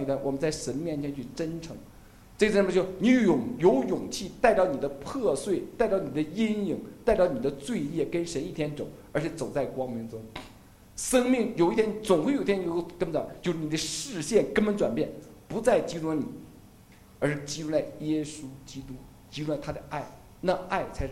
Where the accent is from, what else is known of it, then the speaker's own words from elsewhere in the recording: China; 我们中国人就这点好，就基本不说